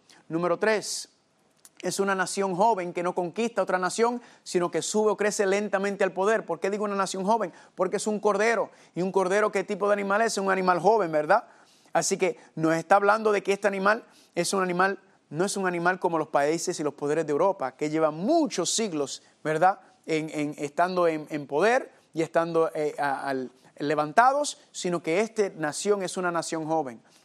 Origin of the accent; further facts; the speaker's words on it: United States; born there; Porque yo nací en los Estados Unidos de América, así que yo sé, familia, lo que esta nación produce